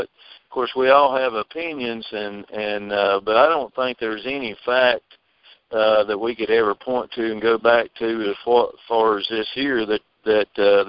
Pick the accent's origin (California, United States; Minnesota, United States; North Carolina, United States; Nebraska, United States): North Carolina, United States; I'm from North Carolina.